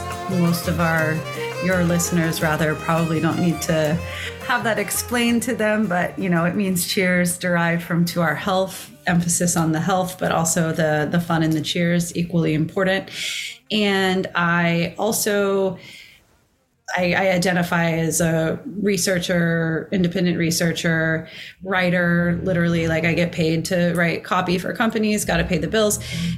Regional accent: Newport News, Virginia, United States; I grew up in Virginia. I'm a Newport News church kid.

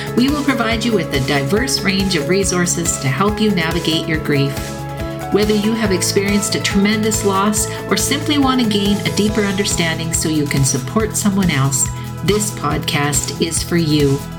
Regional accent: Canada; I'm Canadian.

